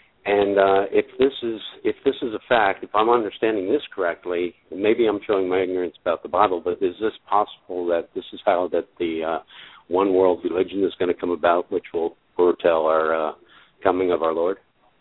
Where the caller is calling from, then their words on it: Mississippi, United States; I'm from Mississippi.